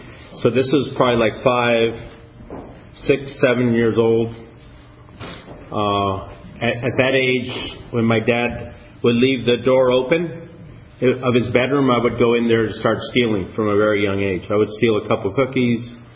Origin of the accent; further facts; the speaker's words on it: New York City, New York, United States; born there; I was born in New York City. I have two older brothers and a younger sister.